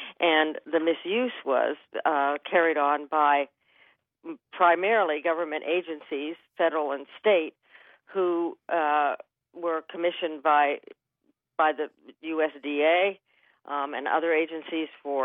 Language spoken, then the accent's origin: English; Pittsburgh, Pennsylvania, United States; I grew up in Pittsburgh, about three hills over from where Carson was born